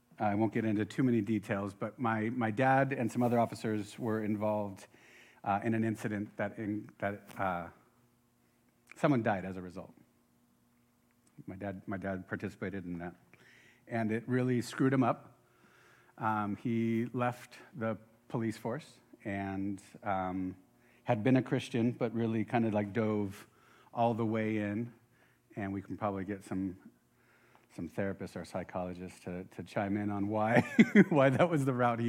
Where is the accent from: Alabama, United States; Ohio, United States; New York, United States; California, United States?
California, United States; San Fernando; I grew up in San Fernando, by the way.